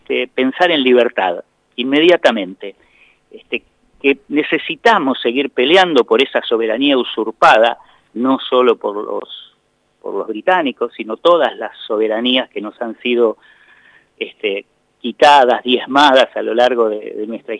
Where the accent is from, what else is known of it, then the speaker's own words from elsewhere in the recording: La Plata, Buenos Aires Province, Argentina; más con la sociedad platense, porque bueno, porque somos de acá